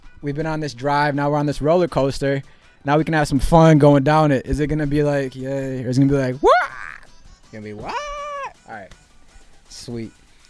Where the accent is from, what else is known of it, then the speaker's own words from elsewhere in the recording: Philippines; It's not, it's our culture, being Filipino.